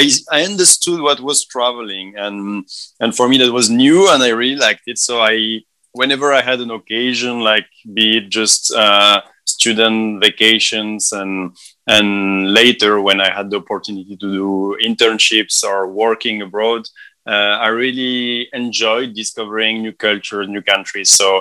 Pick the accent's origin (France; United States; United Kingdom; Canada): France; Paris, Île-de-France; I'm born and raised in Paris. I'm a real mix between the French and Armenian cultures, and I grew up only in France